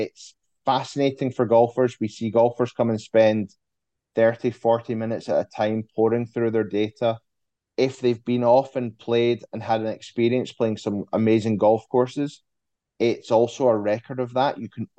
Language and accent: English; Scotland, United Kingdom